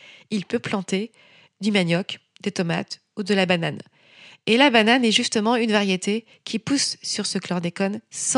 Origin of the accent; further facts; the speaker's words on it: Caribbean, France; Moi, je suis ultramarine. Je suis française dans les Caraïbes. Je suis française dans les Amériques.